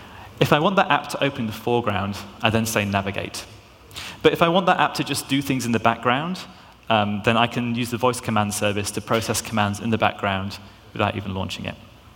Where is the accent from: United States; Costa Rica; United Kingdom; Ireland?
United Kingdom; I have to try and put on an American accent, because otherwise he doesn't always understand me with me being British.